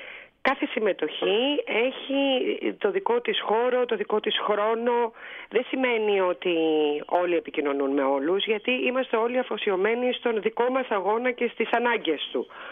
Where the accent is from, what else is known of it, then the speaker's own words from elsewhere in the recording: Trikala, Thessaly, Greece; also born or lived in Corfu; now in Athens, Greece; όταν εγώ ήρθα επαρχιωτάκι από τα Τρίκαλα, στα οποία μεγάλωσα, από την Κέρκυρα είμαι και μεγάλωσα στα Τρίκαλα, όταν πέρασα στο Πανεπιστήμιο και ήρθα στην Αθήνα